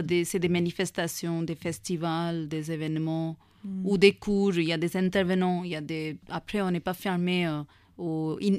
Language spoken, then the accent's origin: French; India; first language Hindi; French is a second language; Oui, hindi, c'est ma langue maternelle.